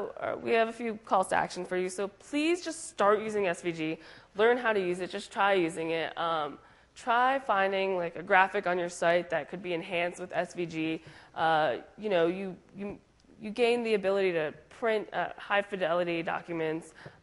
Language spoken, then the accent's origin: English; New Jersey, United States; my home state of New Jersey